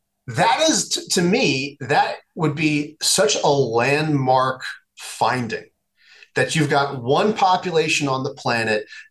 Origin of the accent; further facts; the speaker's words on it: New York, United States; now in elsewhere; I don't live in New York anymore, but I'm from New York, and they just had a mayoral election.